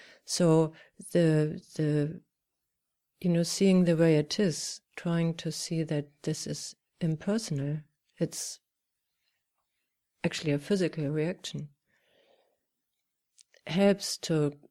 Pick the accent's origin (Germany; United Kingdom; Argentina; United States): Germany; so I was brought up in German, in Germany.